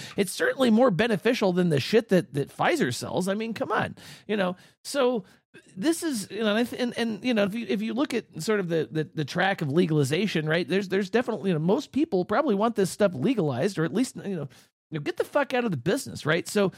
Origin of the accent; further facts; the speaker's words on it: California, United States; it's the fact that I'm from California and you almost learn Spanish as a second language.